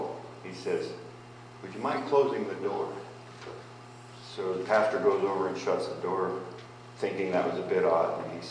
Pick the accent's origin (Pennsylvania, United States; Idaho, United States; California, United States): Pennsylvania, United States; They go all the way to my hometown in Pennsylvania.